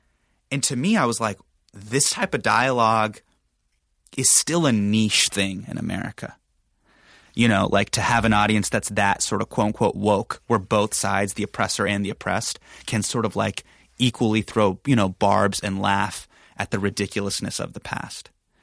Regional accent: United States; born there; well, hey, I'm born here. I'm an American.

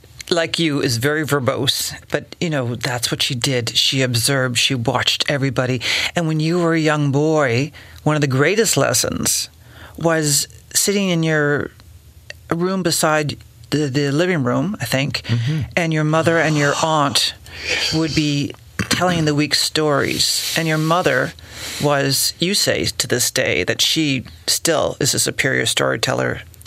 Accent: Nova Scotia, Canada; I remember families like that growing up in Nova Scotia, those big families, which I always looked at as a marvel

